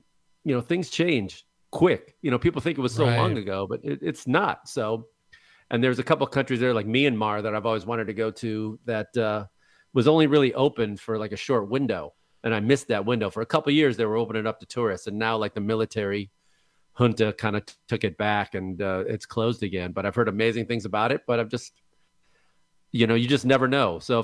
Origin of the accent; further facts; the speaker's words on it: Chicago, Illinois, United States; I mean, I grew up in Chicago, and I remember them snow being on the ground at least like all winter long